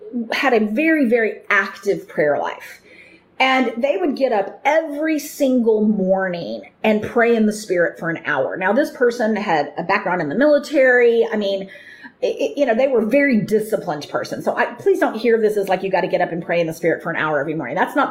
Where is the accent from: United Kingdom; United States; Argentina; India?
United States; I mean, I grew up in America. I grew up in this idea of the American dream.